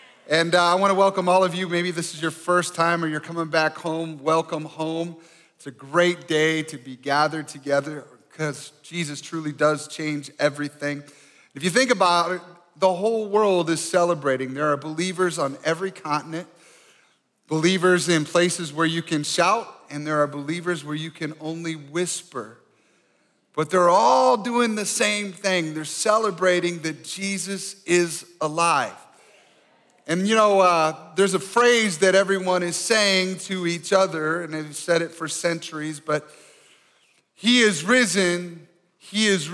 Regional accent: Michigan, United States; Where I grew up in Michigan, everybody said, go blue, and everybody go blue.

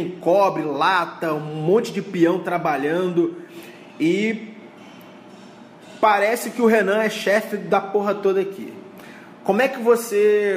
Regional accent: Rio de Janeiro, Brazil; eu estou no meu bairro natal da Vila da Penha, zona norte do Rio de Janeiro.

